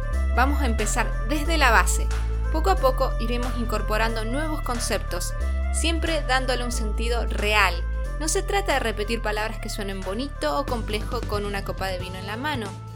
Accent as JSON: {"language": "Spanish", "region": "Mendoza", "country": "Argentina", "said": "de Argentina, más exactamente la provincia"}